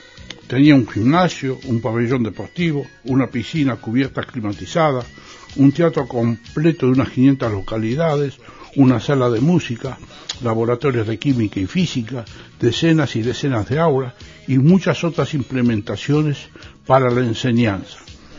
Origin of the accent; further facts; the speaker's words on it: Buenos Aires, Argentina; Cambié de colegio primario un par de veces durante mi infancia, siempre en mi barrio natal, Parque Patricios.